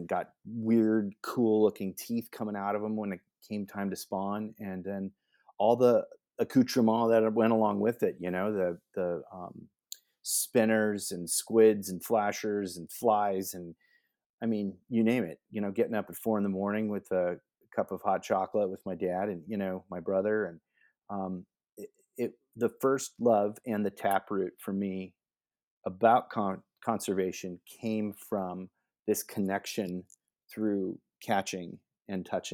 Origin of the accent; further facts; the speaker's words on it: West Allis, Wisconsin, United States; born there; My dad and mom are from Wisconsin. I was born in West Allis, Wisconsin, just outside of Milwaukee.